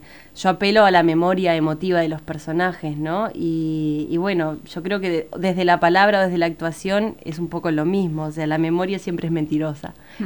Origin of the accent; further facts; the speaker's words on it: Salto, Uruguay; yo decidí filmarlo en Salto, que es de donde vengo